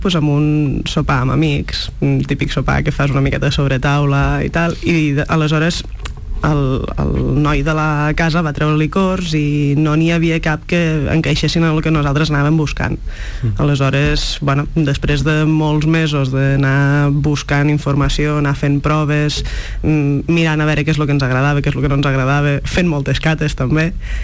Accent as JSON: {"language": "Catalan", "town": "Vimbodí", "region": "Catalonia", "country": "Spain", "said": "pues vam decidir anar a Vimbodí, perquè bueno, som de Vimbodí"}